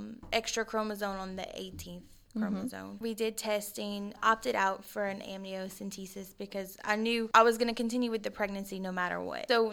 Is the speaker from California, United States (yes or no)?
no; Louisiana, United States; I'm from Louisiana.